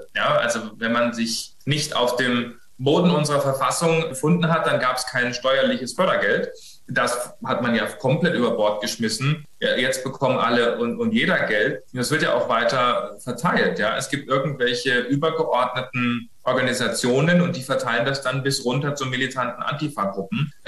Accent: Bavaria, Germany; now in Berlin, Germany; Also ich komme ja ursprünglich aus Bayern, da ist das Problem sozusagen unter Dach und Fach

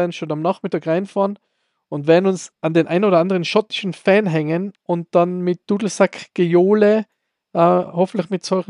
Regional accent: Austria; Von letzter Woche, ja, braucht man als Österreicher nicht mehr gescheit sein.

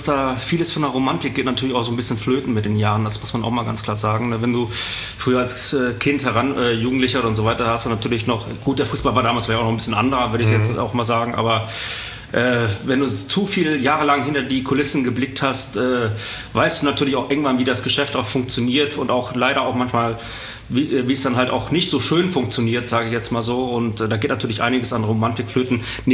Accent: Northern Germany, Germany; born there; now in Cologne, Germany; ich bin gebürtiger Norddeutscher, aber ich bin natürlich durch Studium und durch den Job schon ewig hier und ich glaube, Köln ist auch Heimat, ganz klar.

